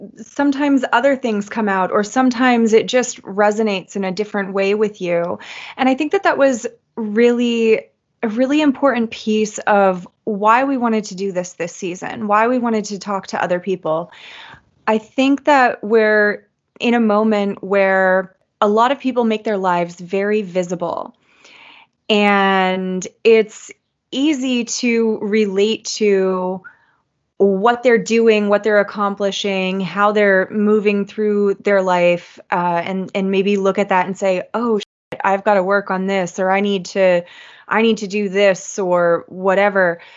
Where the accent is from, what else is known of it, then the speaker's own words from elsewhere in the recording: Pennsylvania, United States; I'm a hairdresser from Northeastern Pennsylvania.